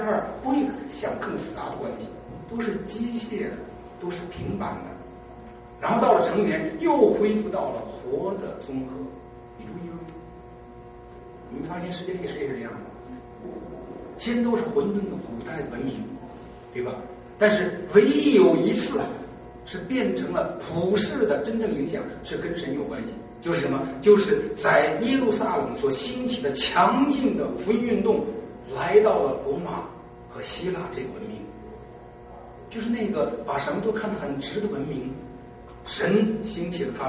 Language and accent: Chinese; China; 没想过说我们中国人经常抱怨啊，为什么选了